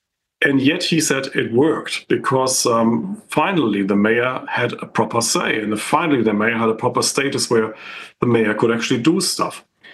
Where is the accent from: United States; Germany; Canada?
Germany; Essen, North Rhine-Westphalia; also born or lived in Gelsenkirchen; And I remember in my hometown was Essen, but in the town where I was born and neighboring city of Gelsenkirchen